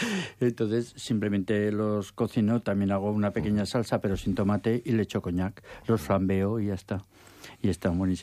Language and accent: Spanish; Ejea de los Caballeros, Aragon, Spain; Incluso en Egea, que yo soy de Egea